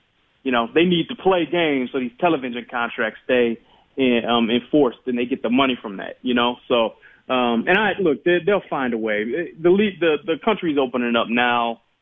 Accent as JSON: {"language": "English", "region": "Michigan", "country": "United States", "said": "Now, I'm from Michigan. I watch a lot of Michigan."}